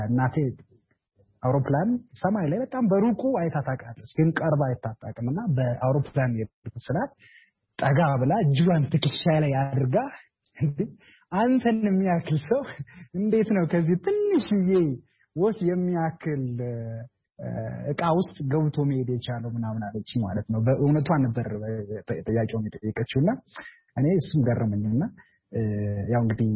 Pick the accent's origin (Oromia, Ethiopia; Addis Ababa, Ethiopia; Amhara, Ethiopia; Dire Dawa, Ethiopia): Amhara, Ethiopia; እኔ ተወልጄ ያደኩት በሰሜን ማውንቴን በሰሜን ተራራዎች ብሔራዊ ፓርክ ውስጥ ነው፣ ራስ ዳሸን አካባቢ ማለት ነው፣ ወደ ጎንደር ጋር። በልጅነቴ በጎች እየጠበኩ በጎች ጋር እየተጫወቱ በጫካ ላይ ዋሻ ውስጥ እያደርኩ ነው ያደኩት።